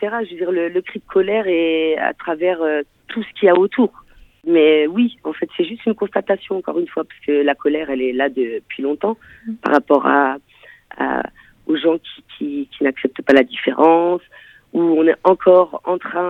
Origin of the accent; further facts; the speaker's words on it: Angoulême, Nouvelle-Aquitaine, France; moi, je suis née en France, je suis charentaise berbère, comme je dis, je suis née en Charente, je suis née en Angoulême. Mes parents sont marocains, nés en Algérie, sous une Algérie occupée par la France.